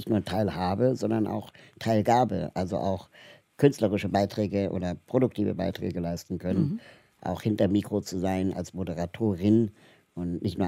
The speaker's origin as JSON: {"language": "German", "region": "Berlin", "country": "Germany", "said": "ich komme aus Berlin."}